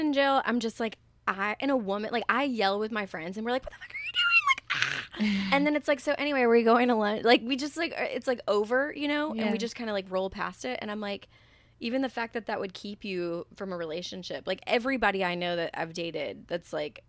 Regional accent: the South, United States; And I'm from the South, where it's like my mom had a degree, and we were still on the poverty line

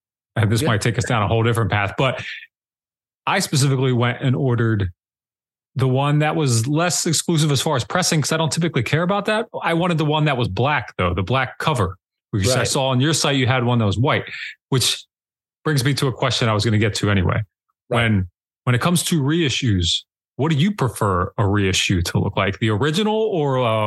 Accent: Pennsylvania, United States; is a band that I felt like I was the only person who knew of them in where I grew up in Pennsylvania.

